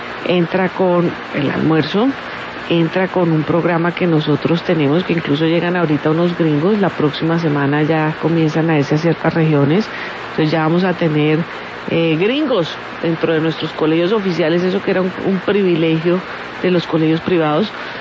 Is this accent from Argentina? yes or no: no; Colombia; nosotros como colombianos